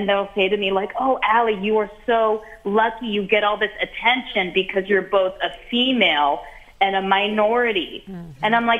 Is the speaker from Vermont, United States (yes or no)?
no; San Francisco, California, United States; when I warmed up for my special in my hometown, San Francisco